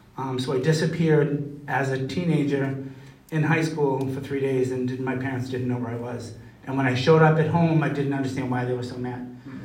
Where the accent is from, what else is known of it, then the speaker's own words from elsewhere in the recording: Boston, Massachusetts, United States; So I'm from Boston, and I grew up in Jamaica Plain.